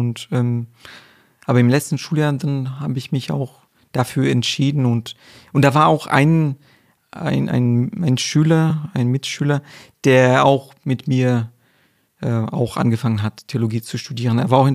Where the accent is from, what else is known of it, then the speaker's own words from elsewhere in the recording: Florianópolis, Santa Catarina, Brazil; das ist Florianópolis, das ist so die Hauptstadt von Santa Catarina. Das ist ein sehr schöner Ort, das ist eine Insel